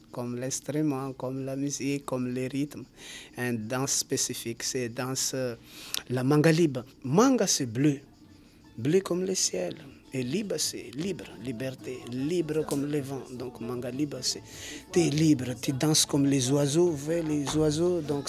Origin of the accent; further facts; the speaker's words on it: Tolangaro, south-east, Madagascar; first language Malagasy; French is a second language; Je parle notre langue malgache. Malgache, nous on appelle malgache. Je viens de Madagascar, du sud-est. Mon village s'appelle Tolangaro.